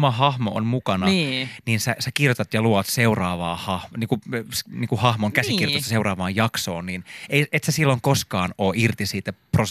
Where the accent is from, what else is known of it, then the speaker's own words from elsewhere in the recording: Siuntio, Uusimaa, Finland; also born or lived in Helsinki; now in Siuntio, Finland; Mä muutin Helsingistä takaisin mun lapsuuden maisemiin Siuntioon.